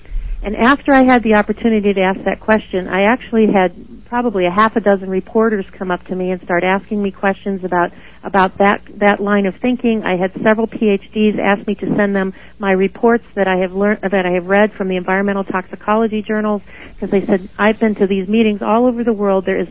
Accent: Cleveland, Ohio, United States; I'm a physician from Cleveland, Ohio

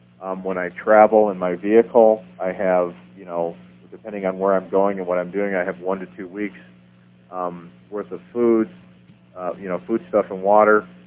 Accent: Michigan, United States; And so when snowstorms, I'm from Michigan, when those horrific snowstorms would hit, or, there would be power outages for weeks at a time.

